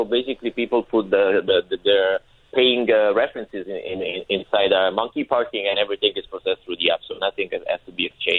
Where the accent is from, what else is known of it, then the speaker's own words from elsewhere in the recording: Rome, Lazio, Italy; English is a second language; I'm from Rome, Italy